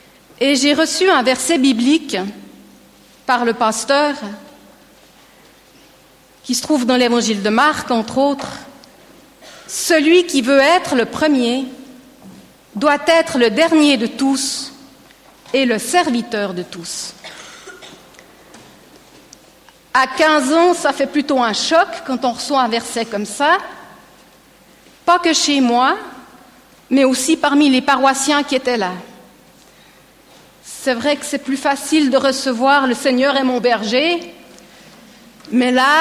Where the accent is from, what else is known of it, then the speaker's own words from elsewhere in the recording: Estavayer-le-Lac, Fribourg, Switzerland; J'ai grandi à Estavayer-le-Lac, dans une famille non pratiquante, de père catholique et de mère protestante.